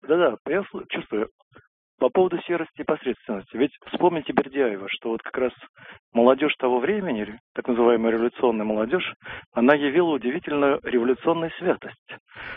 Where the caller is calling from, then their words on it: Tula, Tula Oblast, Russia; Я звоню вам из Тулы.